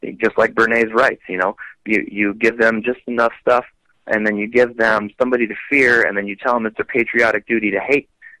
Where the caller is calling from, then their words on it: Colorado, United States; I'm calling from Colorado.